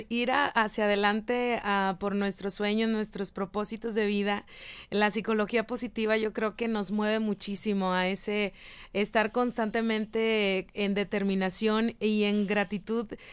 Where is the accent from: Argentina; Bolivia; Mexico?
Mexico; Tamaulipas; now in Monterrey, Mexico; Yo lo experimenté del tiempo que yo tengo acá en Monterrey, que ya lo había compartido, que soy de Tamaulipas.